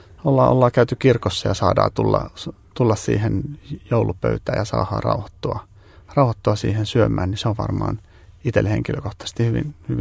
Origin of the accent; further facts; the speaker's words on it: Kotka, Kymenlaakso, Finland; Me ollaan Kotkasta molemmat kotoisin, eikä olla lapsuuden koditkaan kovin kaukanta toista, että muutaman kilometrin päässä toisistaan